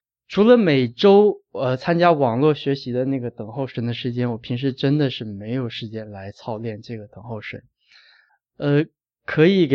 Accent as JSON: {"language": "Chinese", "region": "Tianjin", "country": "China", "said": "其实我来自天津，我们天津的教会"}